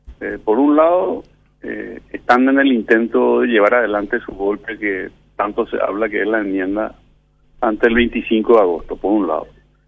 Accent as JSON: {"language": "Spanish", "country": "Paraguay"}